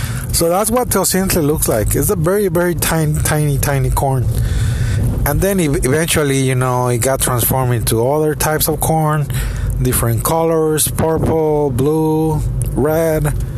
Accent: Mexico; Well, it turns out I'm from the Valley of Mexico.

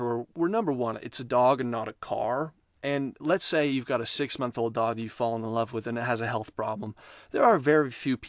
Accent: Kansas, United States; also born or lived in Cape Town, South Africa; Well, I'm from Kansas.

